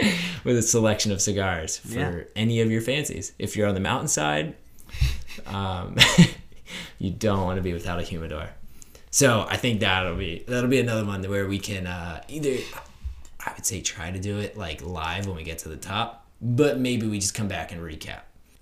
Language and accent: English; Philadelphia, Pennsylvania, United States; although I'm from Philadelphia and I still have a bias that their music scene's better